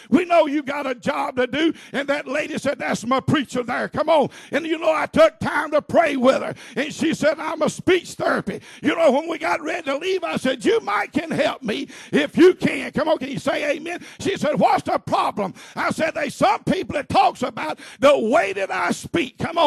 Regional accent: the South, United States; Not the way that I speak being a Southerner. That doesn't bother me

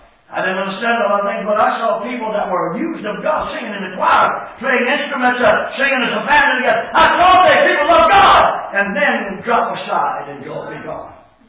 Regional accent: North Carolina, United States; In fact, we came from North Carolina to our church. Early in the 30s, 1932.

